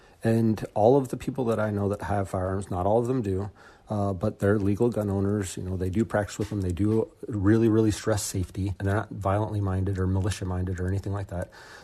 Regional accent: St. Louis, Missouri, United States; I grew up here around St. Louis area in Missouri and spent a lot of times outdoors as a child

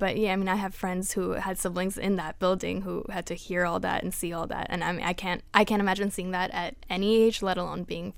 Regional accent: Parkland, Florida, United States; also born or lived in Los Angeles, United States; We moved to Parkland from, I was born in Los Angeles, and we moved here when I was three, so I've pretty much spent my entire life in Parkland

